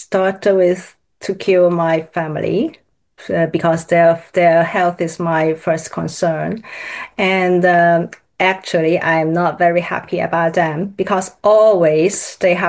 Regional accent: Hong Kong; English is a second language; moved away; especially I came from Hong Kong

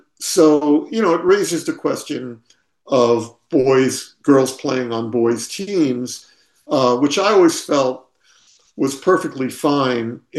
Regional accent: Staten Island, New York, United States; I played organized sports growing up in Staten Island, which is why the book takes place in Staten Island.

